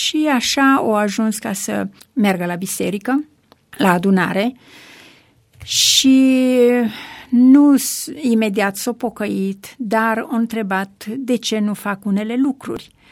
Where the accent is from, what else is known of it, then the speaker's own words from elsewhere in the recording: Fărău, Alba County, Romania; born there; now in Timișoara, Romania; M-am născut în comuna Fărău, județul Alba.